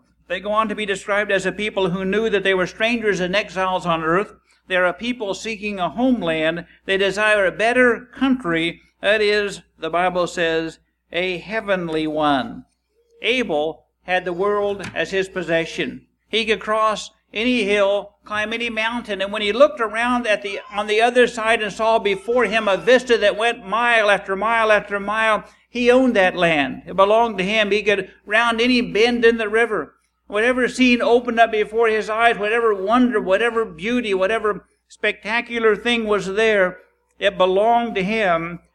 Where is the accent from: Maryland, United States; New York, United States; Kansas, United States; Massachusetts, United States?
Kansas, United States; Emporia; I grew up in Emporia, near Emporia, Kansas